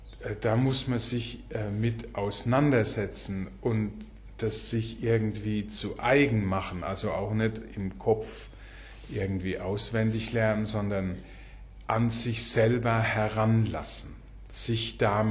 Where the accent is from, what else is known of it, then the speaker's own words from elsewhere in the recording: Germany; weil wir natürlich mit dem Wort Gehorchen als Deutsche eine sehr problematische Geschichte haben, wenn man ans Dritte Reich denkt